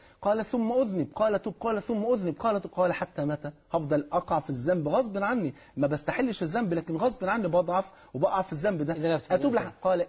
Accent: Egypt; الاستغفار عامل زي اللي بيسموه عندنا في مصر البشاورة

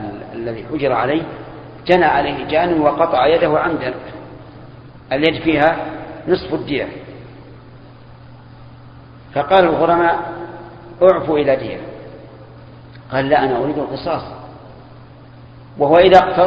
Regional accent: Egypt; هذه موجودة عندنا في مصر

